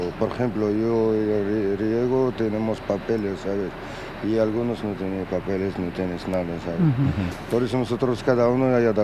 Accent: Morocco; Spanish is a second language; now in Spain; Yo de Marruecos, vengo aquí casi 6 meses, pues, bueno, aquí a España de 99, y vengo aquí 6 meses para buscar el trabajo

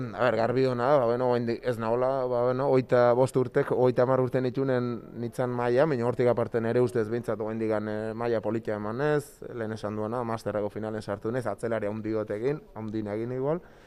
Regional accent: Goizueta, Navarre, Spain; Ni tiki itetik beti goizuteko frontoian ibilita, eta bueno, zeo ze beresia, nire herria gainera

